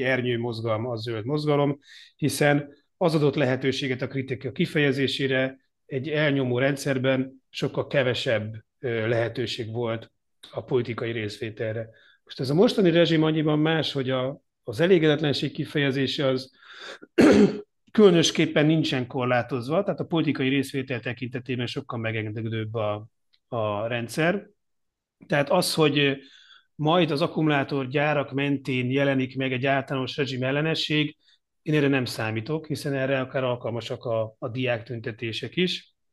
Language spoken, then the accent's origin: Hungarian; Budapest, Hungary; hiszen óbudai vagyok